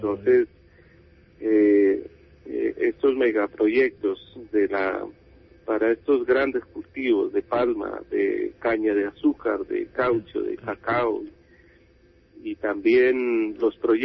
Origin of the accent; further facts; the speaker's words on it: Cauca, Colombia; yo estoy más de 15 años en la organización indígena en el Cauca, donde es mi tierra y mi comunidad, mi pueblo